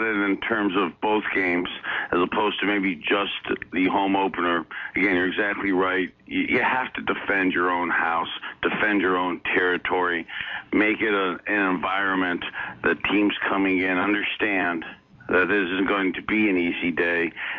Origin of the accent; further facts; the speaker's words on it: Youngstown, Ohio, United States; as a high school kid growing up in Youngstown